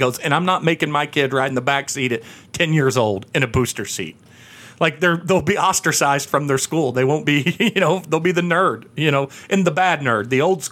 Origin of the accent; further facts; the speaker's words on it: Missouri, United States; I grew up in Southeast Missouri, and then later in life, Southwest Missouri